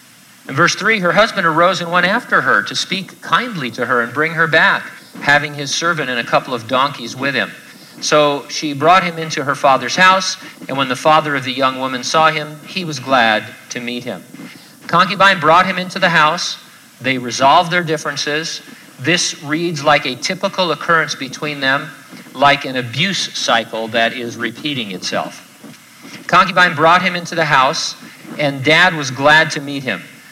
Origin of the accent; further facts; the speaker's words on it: San Bernardino, California, United States; I grew up in San Bernardino. I lived there my whole life